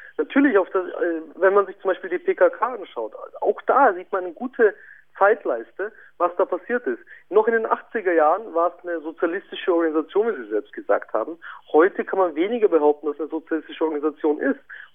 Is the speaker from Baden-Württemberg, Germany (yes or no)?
no; Nuremberg, Bavaria, Germany; Ich fühle mich als Franke mehr als Bayer. Genau dasselbe. Ich bin in Nürnberg geboren, aufgewachsen, also bin ich Franke. Ich bin kein Bayer.